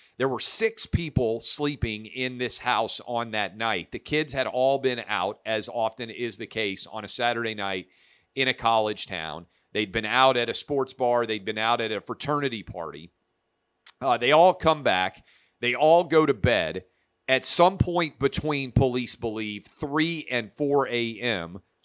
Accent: Tennessee, United States; presidential approval rating low in my home state of Tennessee

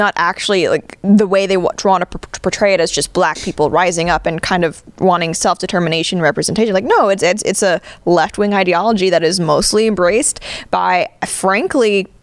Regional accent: Canada; Because in Canada, a lot of our news, it's related to American stuff politically

